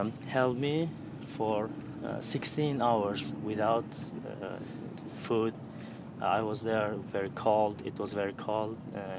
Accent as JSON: {"language": "English", "country": "Uzbekistan", "lives_now": "Stockholm, Sweden", "said": "I come from Uzbekistan."}